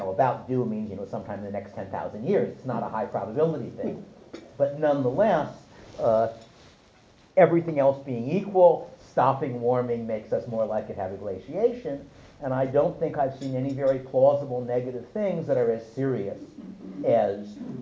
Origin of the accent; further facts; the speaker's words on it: Chicago, Illinois, United States; I mean, I grew up in Chicago and I'd rather have it warmer, but not in the summer.